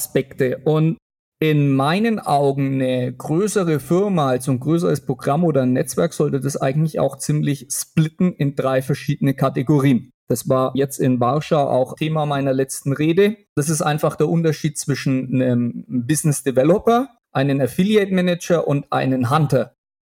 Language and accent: German; Germany; now in Romania; ich bin 42 Jahre alt, bin Deutscher, aber lebe in Rumänien